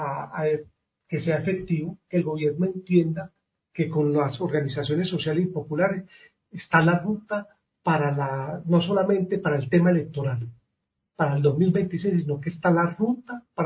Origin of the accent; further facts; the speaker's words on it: Colombia; lo que nosotros hemos dicho como pueblo colombiano